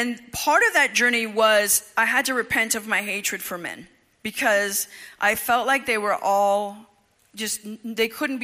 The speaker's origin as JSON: {"language": "English", "town": "Tampa", "region": "Florida", "country": "United States", "said": "I'm from Tampa, Florida, and I went to a seminar in Jacksonville for sexual abuse survivors."}